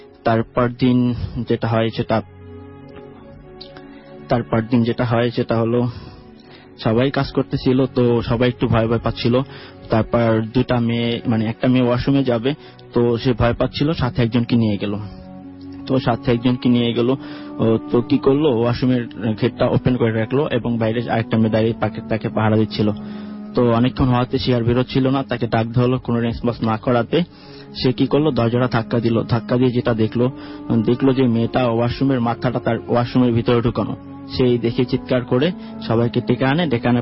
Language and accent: Bangla; Mirpur, Dhaka Division, Bangladesh; RC Mirpur থেকে।